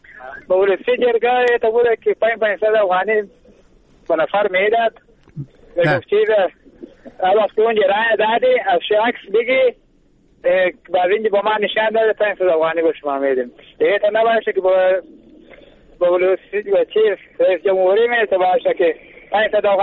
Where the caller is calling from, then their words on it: Kandahar, Afghanistan; ما از قندهار هستم